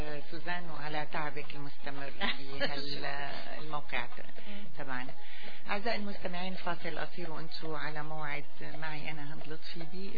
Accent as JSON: {"language": "Arabic", "country": "Syria", "said": "اليوم كسوريين هو إعادة تأهيل الإنسان السوري"}